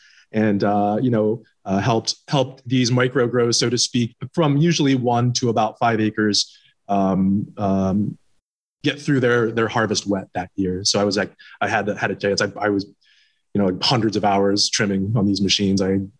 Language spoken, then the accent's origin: English; Philadelphia, Pennsylvania, United States; now in Vermont, United States; I'm from Philly originally. But I moved here 11 years ago.